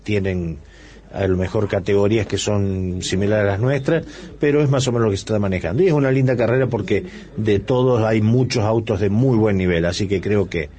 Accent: northern Argentina, Argentina; nosotros los norteños venimos y nos emponchamos todo.

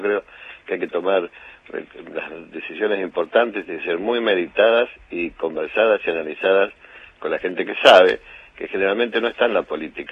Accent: Argentina; como argentino

